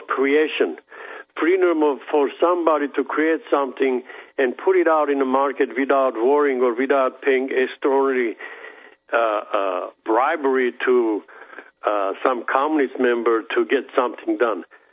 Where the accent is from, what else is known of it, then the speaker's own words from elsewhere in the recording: Armenia; also born or lived in Soviet Union; I grew up in the Soviet Union. You know, Armenia was one of the republics for Soviet Union.